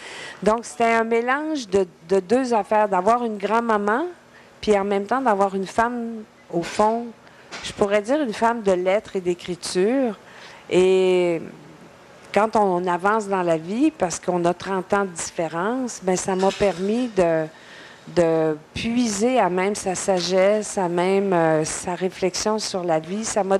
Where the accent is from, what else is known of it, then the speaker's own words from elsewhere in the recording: Saguenay, Quebec, Canada; moved away as an adult; Tu vois, j'ai quitté le Saguenay en 1968. Pour faire mes études en théâtre.